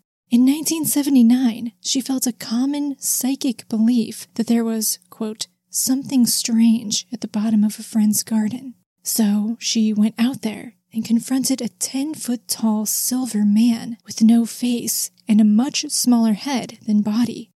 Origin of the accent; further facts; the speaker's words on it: Midwest, United States; accent: Midwestern; this is going to sound so egregious in my harsh Midwestern accent